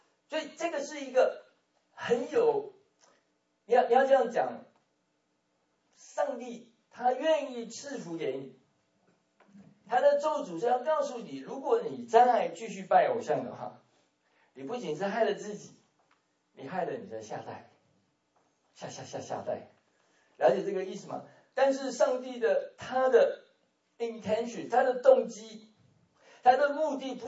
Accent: China; moved away as an adult; now in United States; 其实我们中国人对邪灵这个不陌生，一点都不陌生。我们看过有人被鬼附的，我们看到很多奇奇怪怪的被邪灵挟制的。在我刚来美国的时候，我们跑到 Reno 去打工啊，那个时候都是当留学生的，1981年的时候。

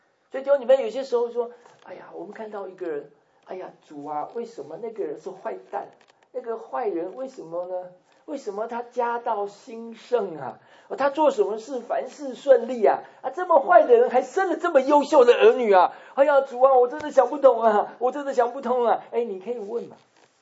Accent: Taiwan; 跟爸爸妈妈撒奶啊，我们台湾话撒奶啊

